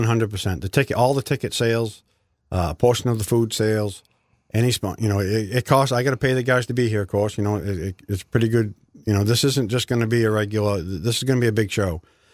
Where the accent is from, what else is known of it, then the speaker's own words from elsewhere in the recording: Boston, Massachusetts, United States; I've watched it my whole life growing up in Boston, going to the old Boston Garden and watching the old wrestling and stuff.